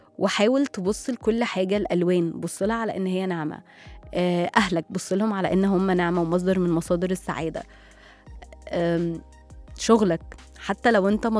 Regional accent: Egypt; ف خليني اقول لكم حاجه، يا ريت تبقى موجوده عندنا في مصر

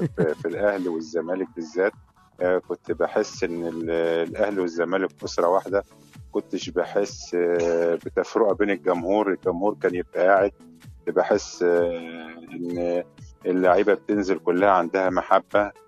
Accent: Egypt; احنا في الأول وفي الآخر احنا مصريين

